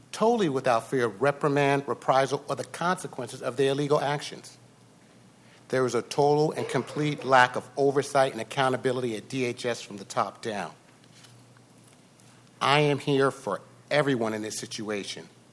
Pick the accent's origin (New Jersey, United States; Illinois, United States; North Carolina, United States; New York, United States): New Jersey, United States; Piscataway; I'm from Piscataway, New Jersey. I was living temporarily in Apple Valley, Minnesota, when I became involved with CPS.